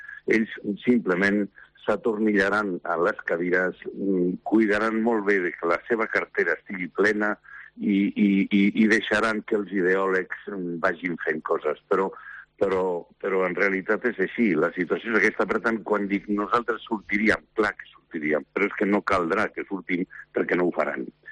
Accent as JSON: {"language": "Catalan", "region": "Catalonia", "country": "Spain", "said": "perquè tota la persona que viu a Catalunya, que viu Catalunya i que som catalans"}